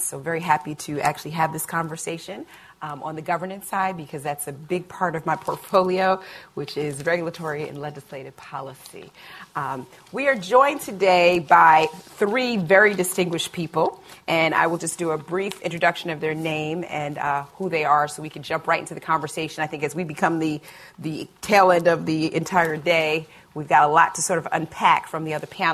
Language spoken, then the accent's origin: English; New York, United States; I'm from New York. I have a very bad R.